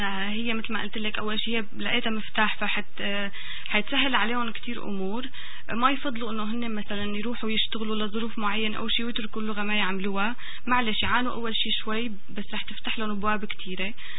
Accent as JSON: {"language": "Arabic", "country": "Syria"}